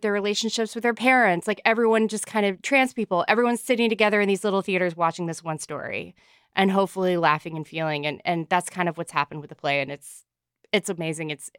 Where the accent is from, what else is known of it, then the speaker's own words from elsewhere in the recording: the South, United States; I feel like there's a lot of like people writing about the South who have never lived here